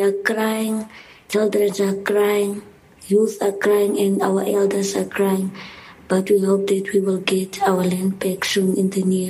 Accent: Kimberley, Northern Cape, South Africa; I'm from the Northern Cape, Kimberley. I'm from the Kong community, speaking Montali

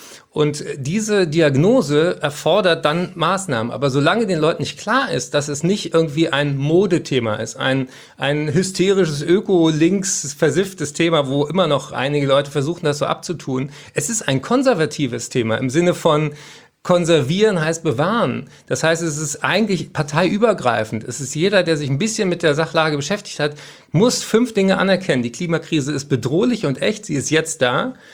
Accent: Berlin, Germany; ich bin ja Berliner

